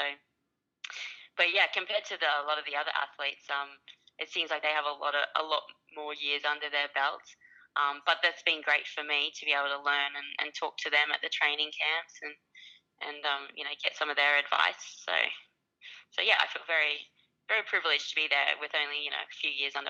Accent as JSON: {"language": "English", "town": "Ipswich", "region": "Queensland", "country": "Australia", "tie": "born or raised there", "said": "So I'm born and bred in Ipswich, which is in Queensland. So live here with my husband."}